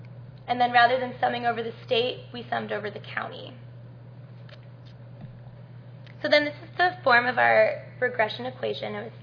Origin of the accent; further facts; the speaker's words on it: Winston-Salem, North Carolina, United States; I'm from North Carolina. I've lived kind of all over that area. So I grew up in Winston-Salem, which is in the middle.